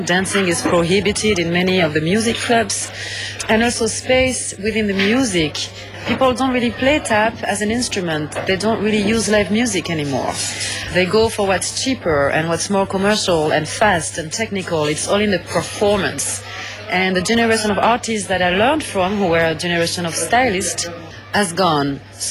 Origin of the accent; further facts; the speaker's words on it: south of France, France; now in United States; I feel strongly in my identity, which is mixed now, being the fact that I am also an American, about the connection with Mediterranean music. And growing up in my neighborhood in the south of France, I was exposed to a lot of Arabic sounds.